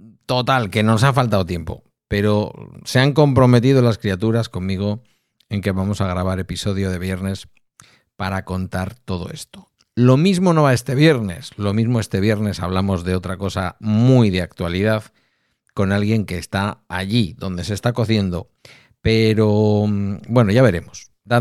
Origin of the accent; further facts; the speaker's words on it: Bilbao, Basque Country, Spain; Pero ya sabéis cómo somos los de Bilbao.